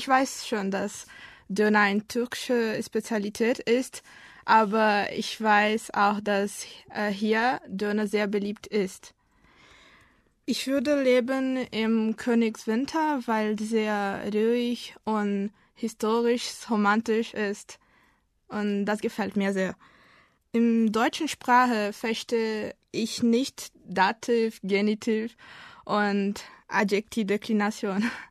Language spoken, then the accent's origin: German; São Paulo, Brazil; German is a second language; Ich komme aus São Paulo, Brasilien. Ich bin im Jahr 1996 geboren. Und ich lerne Deutsch